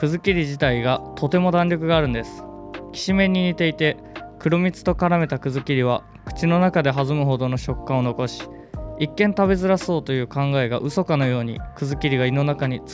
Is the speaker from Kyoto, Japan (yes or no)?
yes; Kyoto, Japan; 僕も京都出身なんですけど、